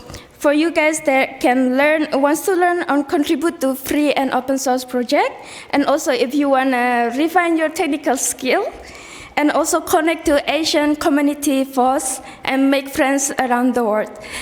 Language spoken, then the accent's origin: English; Indonesia; from Indonesia.